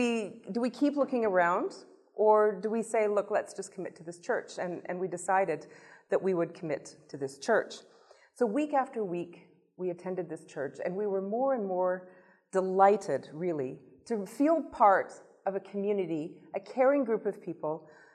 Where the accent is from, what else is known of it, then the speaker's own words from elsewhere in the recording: Canada; moved away as an adult; now in Portugal; I am not Portuguese. I am by nationality now, but I am actually from Canada, and I moved to Portugal 18 years ago.